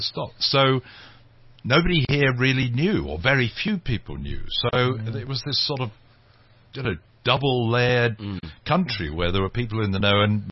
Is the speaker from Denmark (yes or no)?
no; England, United Kingdom; I'm an Englishman